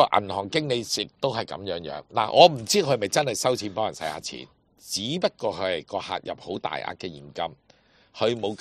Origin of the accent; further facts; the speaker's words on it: Hong Kong; 即系我发觉而家咧，我哋香港人一定要好多嘢摆个心落去睇啦。